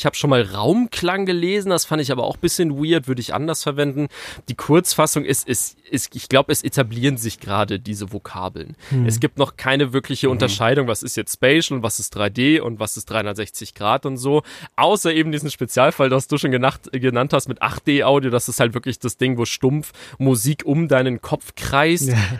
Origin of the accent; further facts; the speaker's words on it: Ingolstadt, Bavaria, Germany; now in Munich, Germany; Ich komme hier aus München, also beziehungsweise ich komme aus Ingolstadt, aber ich sitze hier in München in meinem Studio in Mosach, falls das jemand kennt, im Nordwesten.